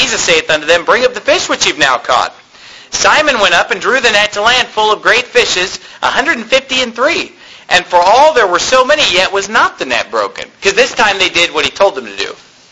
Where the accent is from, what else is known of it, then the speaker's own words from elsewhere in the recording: California, United States; now in Arizona, United States; Now, here in Arizona, and I grew up in California, we do not use the word supper.